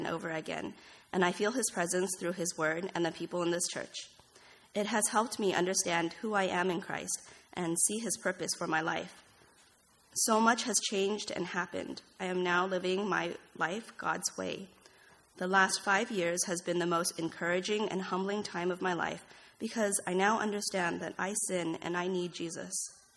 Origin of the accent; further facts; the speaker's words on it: Malaysia; Growing up in Malaysia, I went to church and learned Bible stories